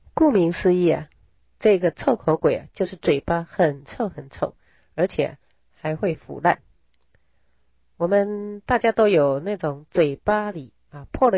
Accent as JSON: {"language": "Chinese", "country": "Taiwan", "said": "相对的，我们台湾人啊，福报就大多了"}